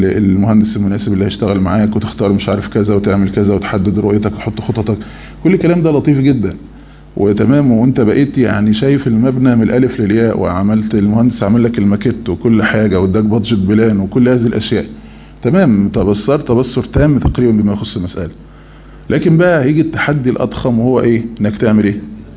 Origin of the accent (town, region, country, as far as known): Egypt